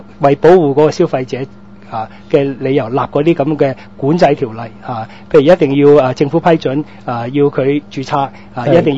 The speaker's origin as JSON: {"language": "Cantonese", "country": "Hong Kong", "said": "如果我香港人有機會去成日都去歐洲旅行啦，"}